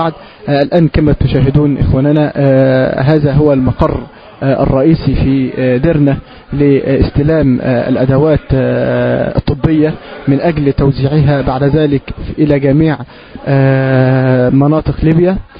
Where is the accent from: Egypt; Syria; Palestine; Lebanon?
Egypt; نحن إخوانكم من مصر، جئنا من أجل أن نناصركم